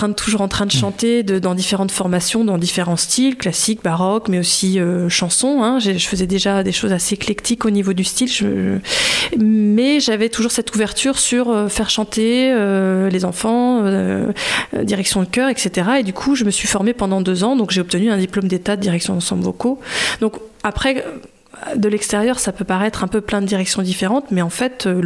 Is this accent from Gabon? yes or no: no; Vierzon, Centre-Val de Loire, France; je viens de Vierzon. Ça fait rêver. Je viens de Vierzon, dans le Berry, et j'ai grandi là-bas.